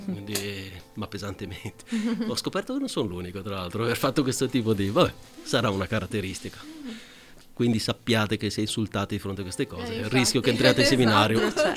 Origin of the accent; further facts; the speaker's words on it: Biella, Piedmont, Italy; born there; io sono nato a Biella. Al tempo era in provincia di Vercelli, adesso è di Biella